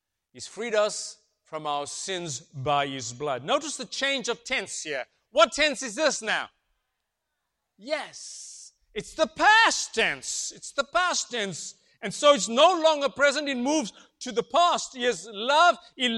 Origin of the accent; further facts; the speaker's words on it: South Africa; when I lived in South Africa, for those guests here, I was born in South Africa. And I lived and I was born during a time of apartheid, racial division, four classes of citizens.